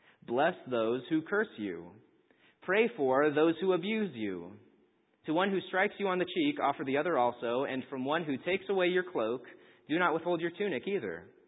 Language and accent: English; Kansas, United States; I grew up in Kansas